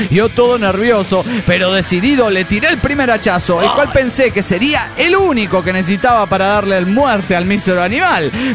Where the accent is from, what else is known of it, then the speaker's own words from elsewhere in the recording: Alberdi, Tucumán, Argentina; Volví a mi pueblo, Alberdi.